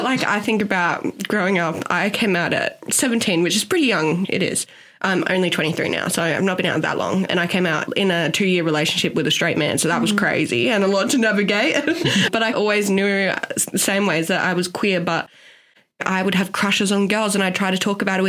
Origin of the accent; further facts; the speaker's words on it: Kwinana, Western Australia, Australia; I'm already walking in as a black fella, already have prejudices, and like growing up in Kwinana, they find out I'm from Kwinana